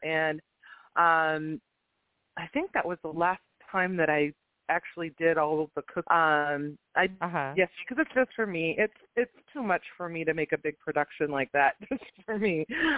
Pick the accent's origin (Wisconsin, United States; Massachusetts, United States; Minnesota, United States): Minnesota, United States; she living in California, me growing up in Minnesota, I wasn't very close with her.